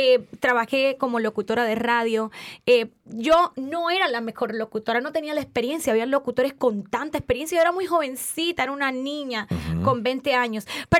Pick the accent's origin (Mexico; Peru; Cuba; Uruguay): Cuba; Soy cubana.